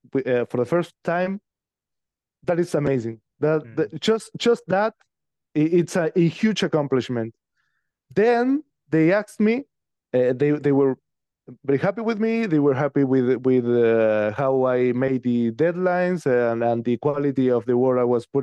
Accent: Uruguay; growing up in Uruguay, which is a really small country between Argentina and Brazil, growing up in the 80s

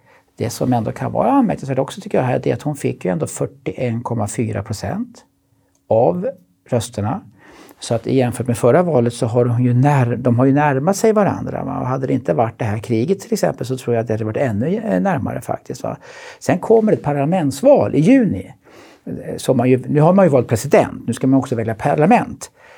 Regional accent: Sweden; Jag är svensk.

